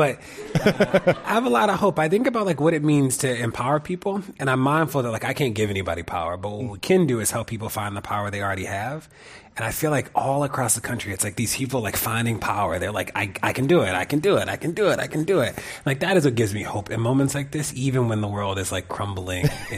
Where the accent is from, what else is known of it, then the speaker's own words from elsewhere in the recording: Baltimore, Maryland, United States; We're not twins. We're just black from Baltimore.